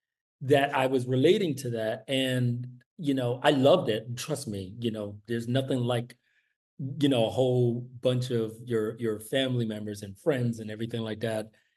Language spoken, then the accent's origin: English; United States; born there; obviously I was born in America. All my family is Jamaican. I was born in America.